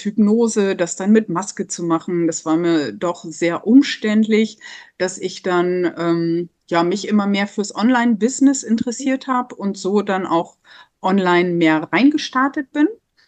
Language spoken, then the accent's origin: German; Lower Saxony, Germany; ich komme aus dem Osnabrücker Land